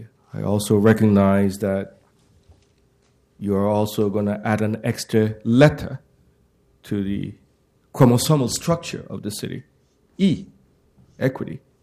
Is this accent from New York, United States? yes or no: yes; Brooklyn, New York, United States; now in Portland, United States; I'm new to your city. I'm from Brooklyn, New York.